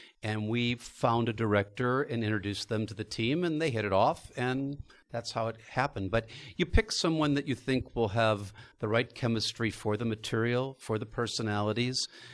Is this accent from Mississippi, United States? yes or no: no; Chicago, Illinois, United States; and I'm Chicagoan, so